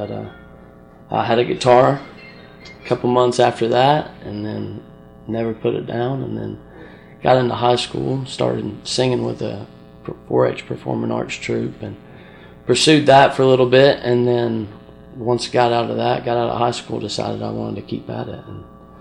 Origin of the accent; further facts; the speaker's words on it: Guthrie, Kentucky, United States; now in Jasper, United States; I live in Jasper, Tennessee now. I'm from Guthrie, Kentucky, but I've lived down in Jasper since August of 2019.